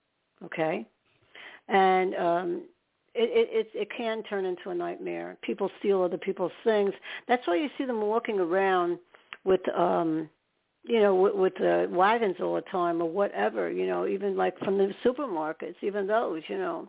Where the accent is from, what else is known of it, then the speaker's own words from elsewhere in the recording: New York, United States; born there; I use that because I was born in New York and I know about the New York systems.